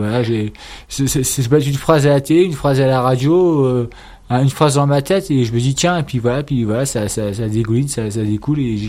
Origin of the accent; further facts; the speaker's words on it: Nantes, Pays de la Loire, France; Excusez-moi, je suis nantais, oui.